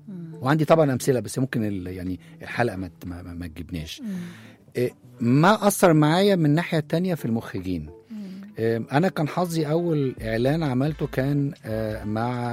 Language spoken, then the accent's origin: Arabic; Alexandria, Alexandria Governorate, Egypt; أنا راجل مصري يعني، أنا اسكندراني زي ما قلت يعني، أنا كنت في مدارس حكومة ابتدائي واعدادي وثانوي وهندسه اسكندريه، وجيشي كان مجازا في اسكندريه، تعليمي عربي مش انجليزي.